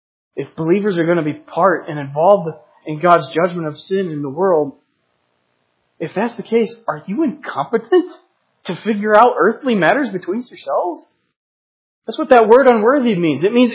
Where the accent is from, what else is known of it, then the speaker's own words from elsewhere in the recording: Chicago, Illinois, United States; I grew up in Chicago, so I'm a Cubs fan.